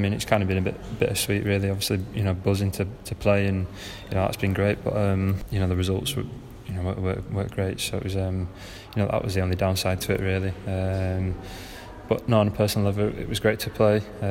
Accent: England, United Kingdom; Obviously being English and growing up in this country, it's, you know, it's a competition, you know, that's very popular.

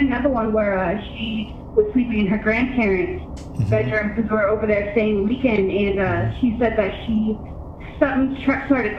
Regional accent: Kansas, United States; I'm from Kansas.

